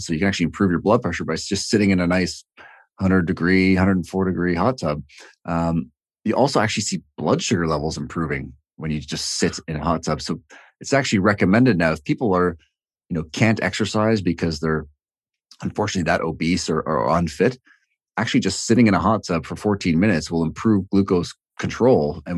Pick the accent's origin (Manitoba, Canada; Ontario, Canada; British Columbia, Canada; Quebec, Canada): Ontario, Canada; Toronto; I'm from Toronto, and going out to the West Coast